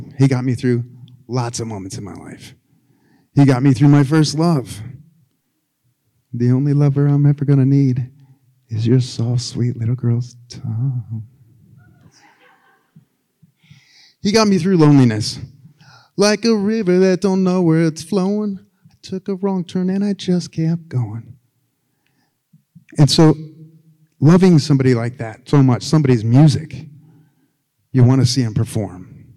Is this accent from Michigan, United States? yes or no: no; Cleveland, Ohio, United States; also born or lived in Gardner, Montana; But I grew up in Cleveland, so it was easier than here.